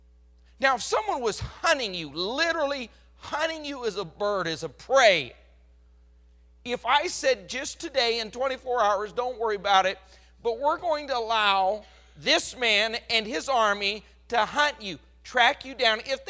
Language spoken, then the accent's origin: English; Colorado, United States; I was born and raised in Colorado.